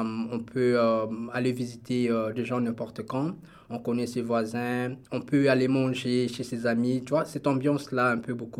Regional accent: Kinshasa, DR Congo; parce que je suis natif de Kinshasa, de la capitale du Congo.

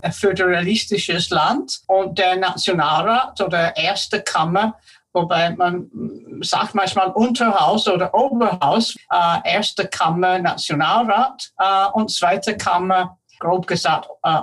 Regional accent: United Kingdom; moved away as an adult; now in Austria; Ursprünglich komme ich aus Großbritannien und ich habe in Großbritannien studiert, Politikwissenschaft, europäische Studien und auch dann gelehrt an diversen Universitäten, bevor ich nach Österreich gekommen

